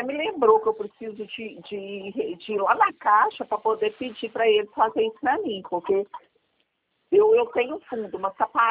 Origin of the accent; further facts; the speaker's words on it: Belo Horizonte, Minas Gerais, Brazil; Eu sou de Belo Horizonte.